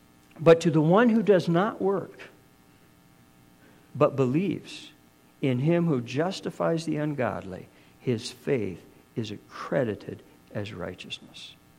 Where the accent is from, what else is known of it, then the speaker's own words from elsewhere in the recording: Canada; I'm a Canadian, right? I'm one of the nice guys.